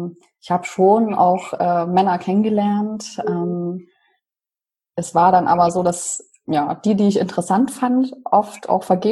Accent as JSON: {"language": "German", "town": "Leipzig", "region": "Saxony", "country": "Germany", "said": "Also ich komme ja ursprünglich aus Leipzig."}